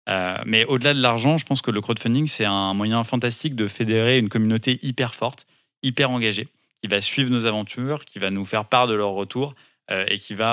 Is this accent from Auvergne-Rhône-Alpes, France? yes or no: yes; Lyon, Auvergne-Rhône-Alpes, France; Parce qu'on est tous les deux de la région Rhône-Alpes, puis il vient d'Aix-les-Bains, et donc moi, je suis lyonnais.